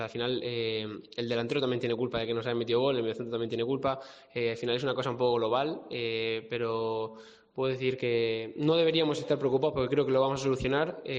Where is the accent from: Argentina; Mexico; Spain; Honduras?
Spain; Murcia, Region of Murcia; moved away; aunque sea de Murcia, yo ha sido el club de mi vida porque salí muy joven de Murcia